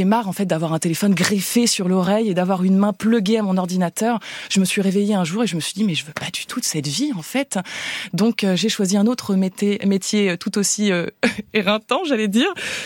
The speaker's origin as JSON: {"language": "French", "town": "Paris", "region": "Île-de-France", "country": "France", "said": "Donc moi, en tant que parisienne, il a fallu que j'aille en immersion totale là-dedans."}